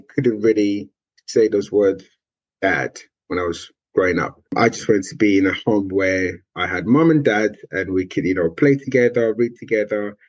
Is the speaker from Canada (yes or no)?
no; Nigeria; Growing up, I grew up in Nigeria, in West Africa, and I was the only child of my mother.